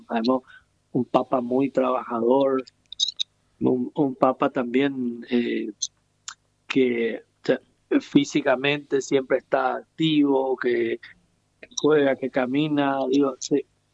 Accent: Paraguay; Un gran saludo al querido pueblo paraguayo, a mi pueblo, al querido y sufrido pueblo paraguayo

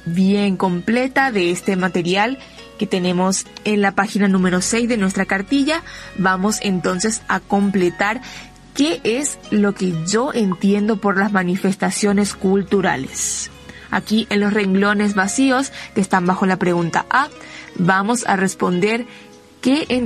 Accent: Paraguay; ¿qué otras costumbres tenemos nosotros como paraguayos?

